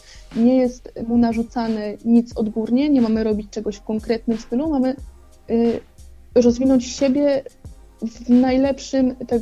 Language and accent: Polish; Częstochowa, Silesian Voivodeship, Poland; Tak, bardzo kocham moje rodzinne miasto, jestem z nim związana i uwielbiam tam wracać.